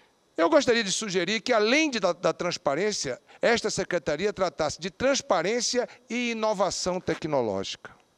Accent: Amazonas, Brazil; now in Brasília, Brazil; eu não sou daqui, senhor presidente, eu sou do Amazonas, mas vivo aqui hoje em função do mandato que o povo do Amazonas me conferiu.

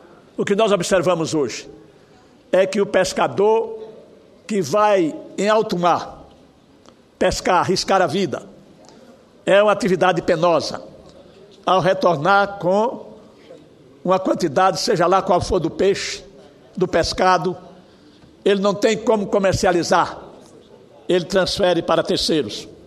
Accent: Alagoas, Brazil; Lembro aqui que os produtores que vivem às margens do Canal do Sertão, lá do meu estado

